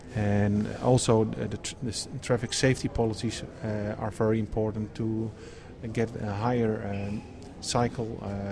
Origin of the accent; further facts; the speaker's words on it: Netherlands; English is a second language; I'm from the Netherlands.